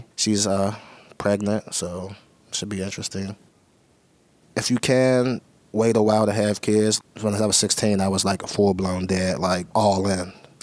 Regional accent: Pennsylvania, United States; I'm from the Hill District. I was born and raised at Robinson Court, then moved up Chauncey Drive when I was young.

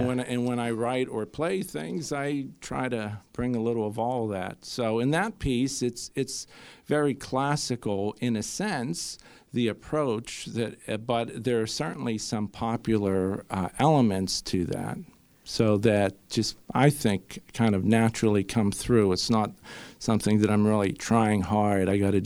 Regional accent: East Pittsburgh, Pennsylvania, United States; I grew up in East Pittsburgh, which would be east of the city, so north for Sales, Turtle Creek area.

